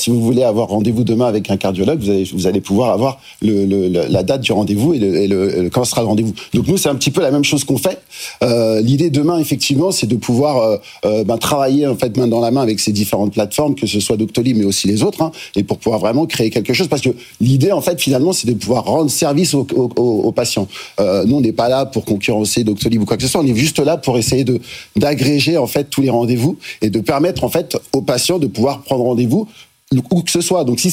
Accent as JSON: {"language": "French", "town": "Lyon", "region": "Auvergne-Rhône-Alpes", "country": "France", "said": "Moi, je viens de Lyon, normalement dans cette région."}